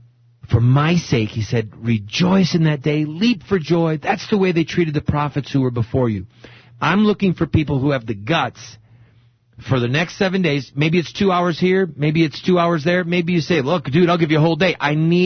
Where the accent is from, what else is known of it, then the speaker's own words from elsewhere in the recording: New Jersey, United States; I'm from New Jersey. We do that where I'm from, too.